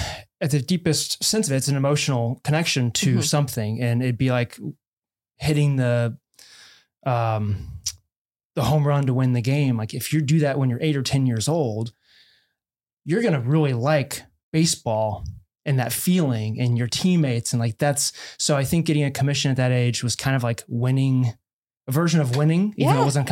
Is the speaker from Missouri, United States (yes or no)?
yes; St. Louis, Missouri, United States; Yeah, I grew up in St. Louis, Missouri